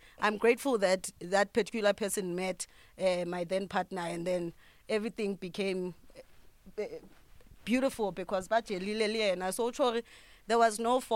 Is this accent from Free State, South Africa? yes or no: yes; Bloemfontein, Free State, South Africa; I'm Xhosa from Bloemfontein, but my family is from Eastern Cape.